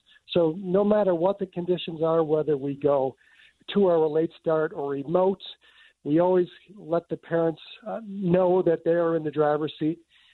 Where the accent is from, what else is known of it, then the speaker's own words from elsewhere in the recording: Buffalo, New York, United States; I know I've told you before, I'm from Buffalo. I'm starting to feel like this is just like Buffalo.